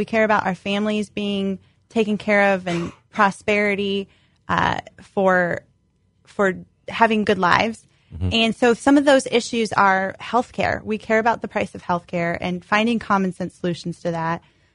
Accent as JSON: {"language": "English", "town": "Juárez", "region": "Chihuahua", "country": "Mexico", "tie": "born or raised there", "also_born_or_lived": "El Paso, Texas", "said": "So I grew up in Juarez, Mexico, El Paso, Texas, right on the border there."}